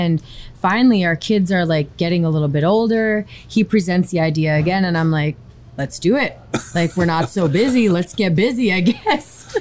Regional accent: Belcourt, North Dakota, United States; Well, I'm from Belcourt. It's sort of Mount Banachipo Indian tribe.

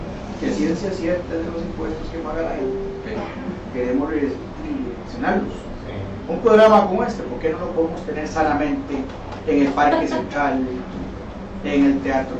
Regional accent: Moravia, San José, Costa Rica; yo no soy de Pavas, pero yo fui de Moravia, yo estaba en Moravia

